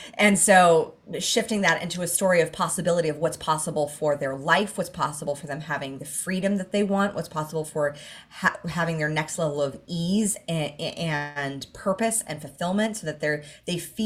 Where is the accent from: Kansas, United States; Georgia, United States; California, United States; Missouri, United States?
California, United States; Hollywood; because I grew up in Hollywood.